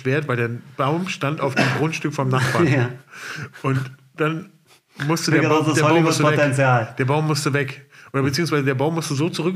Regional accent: Berlin, Germany; Ich komme ja aus Lübars. Und Lübars ist bekannt dafür, dass da sehr viele Pferdekoppeln.

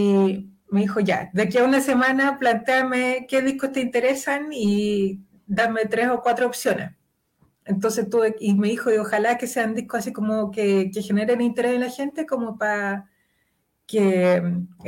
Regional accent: Chile; como incluso como habitante chileno, ese disco en los años 90 fue una cuestión que nos remeció a todos

